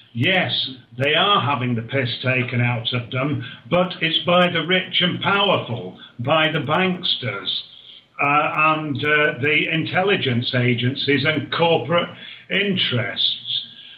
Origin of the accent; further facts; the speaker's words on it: Ashton-under-Lyne, North West England, United Kingdom; I was brought up in Ashton-under-Lyne